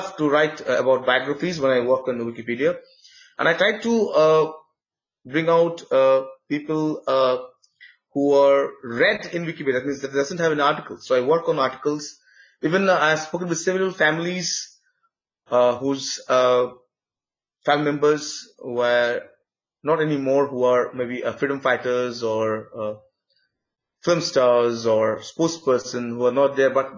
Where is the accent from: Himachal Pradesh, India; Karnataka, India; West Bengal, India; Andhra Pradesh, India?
West Bengal, India; Kolkata; English is a second language; because British used to name my city Calcutta. But now we have changed to the Bengali pronunciation to Kolkata.